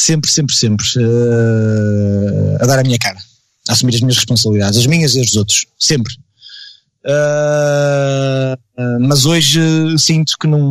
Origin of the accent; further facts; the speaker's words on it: Espinho, Norte, Portugal; Não, eu sou de Espinho, ando nas ruas de Espinho